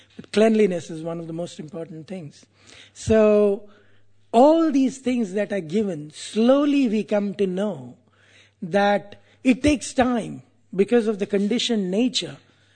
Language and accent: English; India; Like, I'm from India, so I'm used to cow urine, smell of cow urine.